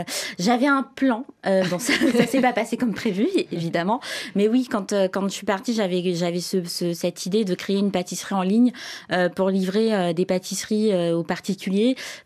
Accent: Senegal; Je suis née et j'ai grandi au Sénégal.

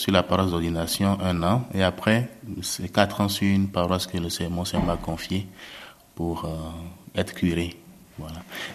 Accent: Benin; Chez nous, au Bénin

